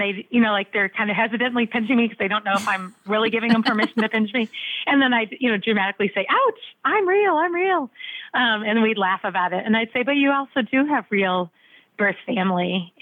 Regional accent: Chicago, Illinois, United States; born there; oh, well, she was born in China and I was born in Chicago.

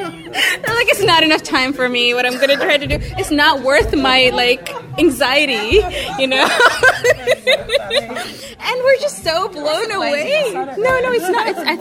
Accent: Dubai, United Arab Emirates; I didn't grow up in America, so I'm not American-American. I grew up in the Middle East. In Dubai.

